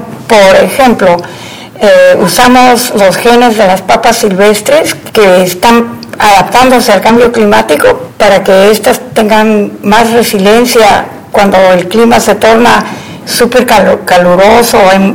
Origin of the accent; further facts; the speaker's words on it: Huancayo, Junín, Peru; moved away as an adult; also born or lived in Australia; Yo crecí en Huancayo y tenía mucha cercanía a la naturaleza porque teníamos una chacra, mi tío tenía vacas, había caballos, se sembraba.